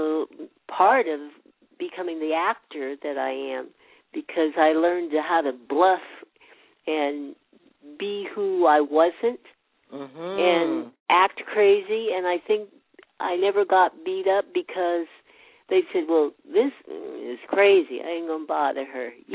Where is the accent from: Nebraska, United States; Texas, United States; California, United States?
California, United States; San Diego; I was about 2 years old.